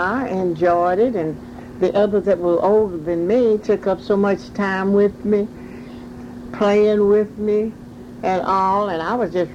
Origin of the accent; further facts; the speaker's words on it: Lufkin, Texas, United States; also born or lived in Nacogdoches; I was born in Nacogdoches, Texas. And that we lived there until all a long, long time. When my father and mother moved to Lufkin, I must have been somewhere around about 10 or 11 years of age.